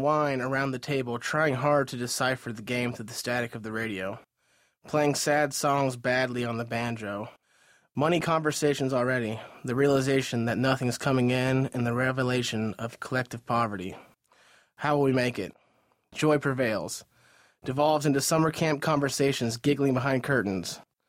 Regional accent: Ohio, United States; we grew up together in the Pickwa-Sidney area of Ohio.

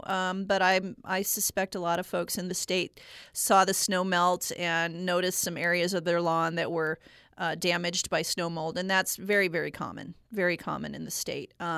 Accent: Texas, United States; I grew up in Texas, so Texas A&M would be the equivalent

